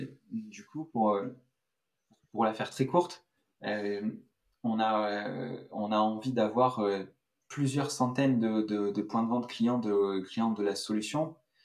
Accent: France; moi je suis français, que l'ensemble de l'équipe on est tous français.

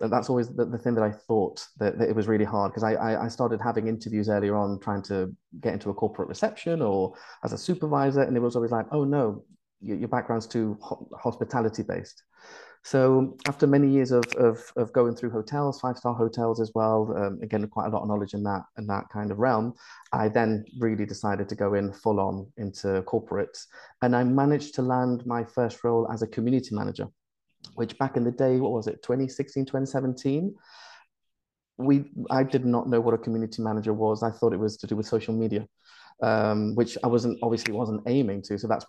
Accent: Spain; English is a second language; moved away as an adult; now in United Kingdom; So I was born and raised in Spain, so that's a completely different story.

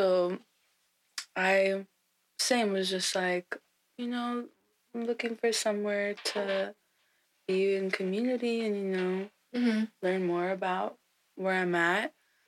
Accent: Chicago, Illinois, United States; now in Brooklyn, United States; I'm from Chicago, and I'm currently based in Brooklyn. I've been in New York for almost 7 years

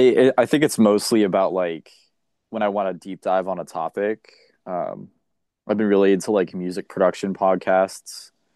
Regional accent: Monrovia, California, United States; I'm from Monrovia, which is a little bit north. But we're both in LA County, so like the kind of greater LA area.

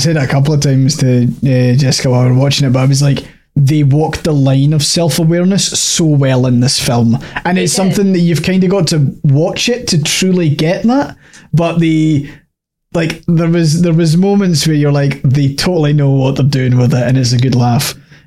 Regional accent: Scotland, United Kingdom; I'm Scottish.

